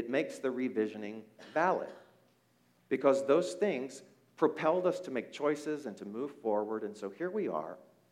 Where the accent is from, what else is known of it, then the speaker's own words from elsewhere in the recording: Beaumont, Texas, United States; this little flat-top house where I was raised in Beaumont, Texas.